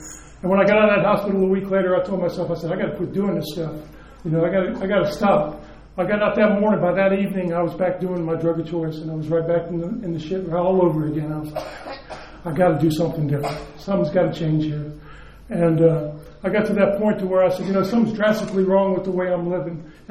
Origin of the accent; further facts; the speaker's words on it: Savannah, Georgia, United States; I'm gratefully here from Savannah, Georgia, a member of the Primary Purpose Home Group